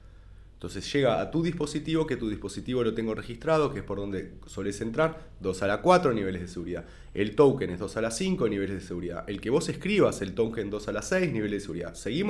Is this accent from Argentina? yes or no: no; Uruguay; a un diagnóstico de qué tenemos que hacer como uruguayos